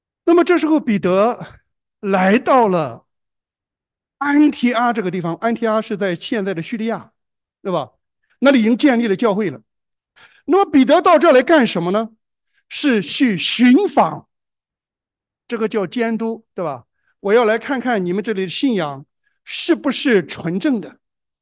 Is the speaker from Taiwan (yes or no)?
no; China; 我是中国人，福音从北京传，我在北京，我的普通话说得很好